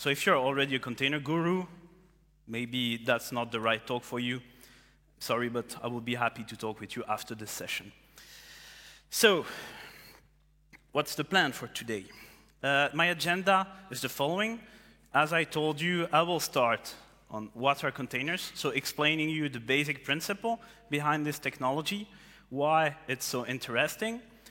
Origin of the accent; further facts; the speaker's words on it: Romandy, Switzerland; English is a second language; As my last name suggests, I come from the French part. That's why I'm having this talk in English. My German is noch nicht so gut.